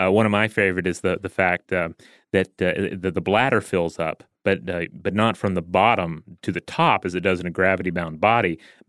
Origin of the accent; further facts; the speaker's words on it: Hawaii, United States; We have some great coffee in my home state. Let's see about getting some of that into orbit.